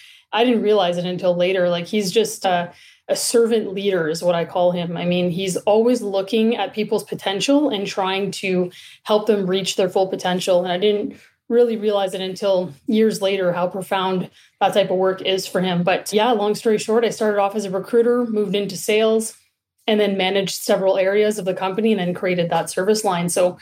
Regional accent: Sudbury, Ontario, Canada; moved away as an adult; now in Toronto, Canada; So I grew up in Sudbury, Northern Ontario. And I didn't move to Toronto until I was 20.

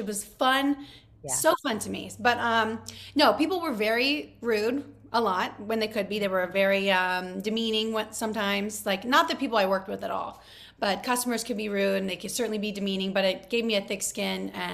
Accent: Louisiana, United States; now in Los Angeles, United States; Well, growing up in Louisiana was pretty much the opposite of living in LA. Mm-hmm. I grew up in a dairy farm town in the middle of nowhere.

